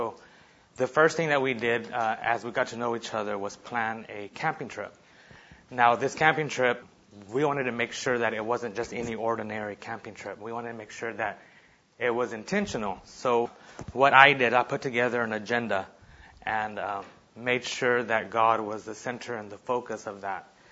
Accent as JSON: {"language": "English", "town": "Dallas", "region": "Texas", "country": "United States", "tie": "born or raised there", "said": "I grew up in Dallas, Texas, and around 8 or 9, I came to know the Lord through salvation and baptism."}